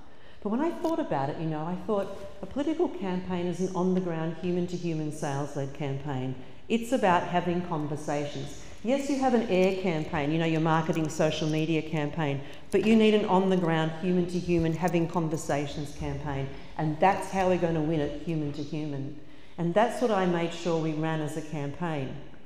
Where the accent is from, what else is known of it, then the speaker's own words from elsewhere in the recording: Geelong, Victoria, Australia; By the way, I'm originally from Geelong, so I'm Geelong girl born and bred.